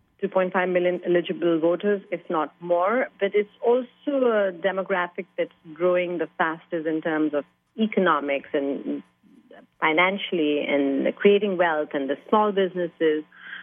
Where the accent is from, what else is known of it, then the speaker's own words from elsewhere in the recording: India; English is a second language; I mean, I'm here from India. Honestly, I have never experienced racism